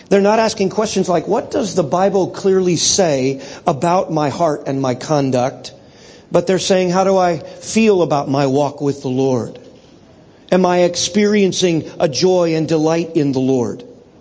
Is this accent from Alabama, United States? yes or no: no; California, United States; And he's talking primarily of the generation I grew up with in the California, Southern California area of the United States.